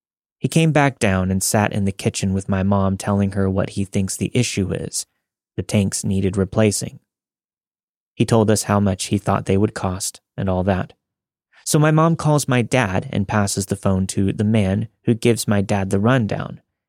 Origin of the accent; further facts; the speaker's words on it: Jordan; This happened back in my home country, Jordan. The country is mostly Muslim, but my family is Christian.